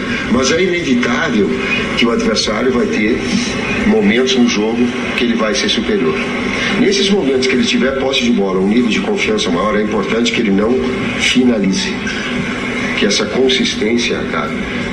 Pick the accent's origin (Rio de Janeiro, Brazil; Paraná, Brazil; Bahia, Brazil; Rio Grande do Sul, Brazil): Rio Grande do Sul, Brazil; Porto Alegre; Mais que Porto Alegre, que foi a minha terra, foi mais.